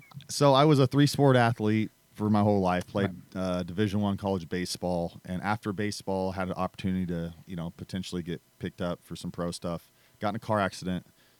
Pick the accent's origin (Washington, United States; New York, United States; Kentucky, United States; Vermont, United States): Washington, United States; Kelso; now in Nashville, United States; From the Pacific Northwest. I'm up from a small town called Kelso, Washington.